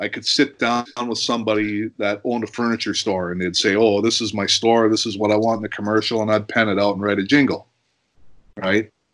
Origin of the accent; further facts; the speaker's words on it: Canada; I'm a Canadian writer